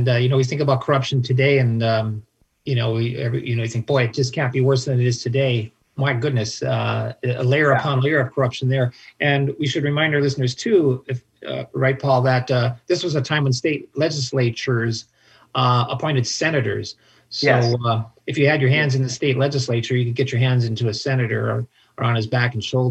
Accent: Bismarck, North Dakota, United States; But I'm from Bismarck, North Dakota.

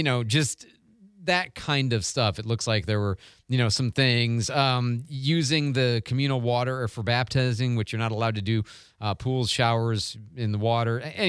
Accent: Chicago, Illinois, United States; I grew up in Chicago. Shedd is a fantastic aquarium. My stepdad actually worked there for a little while as a volunteer.

